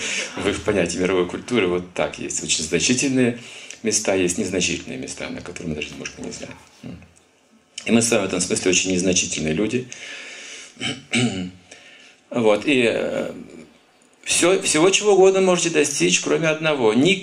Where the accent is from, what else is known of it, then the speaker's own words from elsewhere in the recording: Kazakhstan; Мы из Казахстана, а кто будет завидовать?